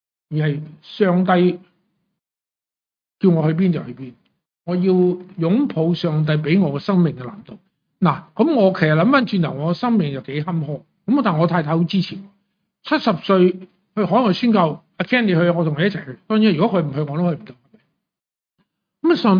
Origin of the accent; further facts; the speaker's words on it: Hong Kong; moved away as an adult; also born or lived in China; 我喺中国大陆出世，4岁上帝带咗我嚟香港。 我出世嗰阵时系1952年，即系70年前。4岁嚟香港，18岁去咗加拿大，55岁翻翻嚟。